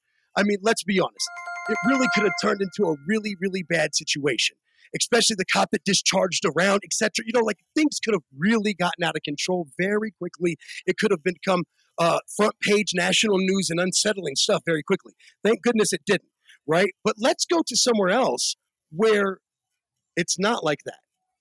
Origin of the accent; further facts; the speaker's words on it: the South, United States; I was raised down in the South where people are taught to be kind